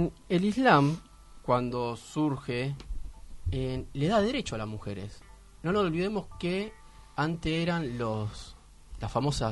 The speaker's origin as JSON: {"language": "Spanish", "town": "Berisso", "region": "Buenos Aires Province", "country": "Argentina", "tie": "born or raised there", "said": "me crié en Berisso, soy bericense."}